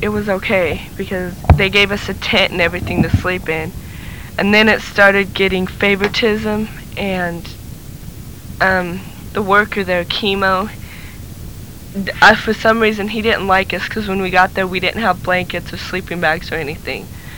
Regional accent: Oregon, United States

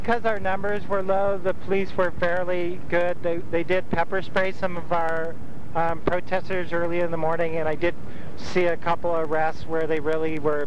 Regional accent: California, United States; Sure. I'm a farmer from Humboldt County.

